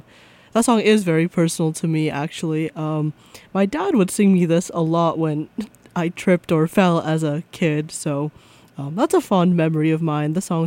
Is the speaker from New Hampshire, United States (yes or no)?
yes; New Hampshire, United States; I'm from New Hampshire, by the way.